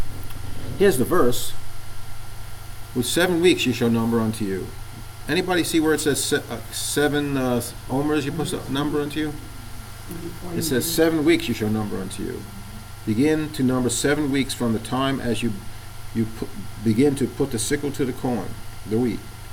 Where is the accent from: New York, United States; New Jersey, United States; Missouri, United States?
New York, United States; If I'm talking too fast, I'm from New York. I'll try to go slower.